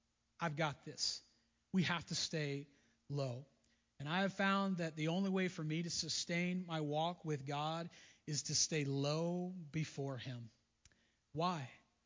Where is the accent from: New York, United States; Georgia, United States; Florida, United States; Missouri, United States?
Florida, United States; I grew up in Florida, you know that, and we were minutes from the beach, and I grew up on the Gulf side